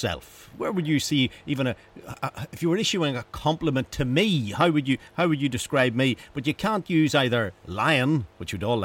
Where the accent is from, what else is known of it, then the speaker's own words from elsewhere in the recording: Northern Ireland, United Kingdom; it reflects on us as Northern Irish people